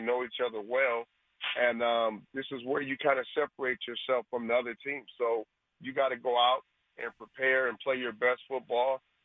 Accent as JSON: {"language": "English", "town": "Los Angeles", "region": "California", "country": "United States", "tie": "born or raised there", "said": "L.A. bred, man, young kid growing up in Southern Cal"}